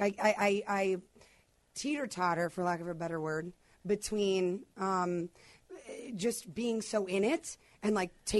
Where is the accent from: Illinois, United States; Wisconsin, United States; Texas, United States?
Illinois, United States; Chicago; accent: Chicago; Come back to Chicago. My accent comes out.